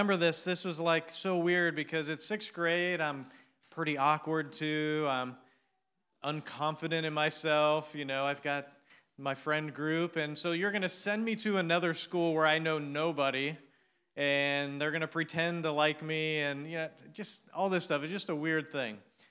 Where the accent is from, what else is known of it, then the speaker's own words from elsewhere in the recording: Dover, Ohio, United States; And I grew up, not in Cincinnati, I grew up in Dover, Ohio.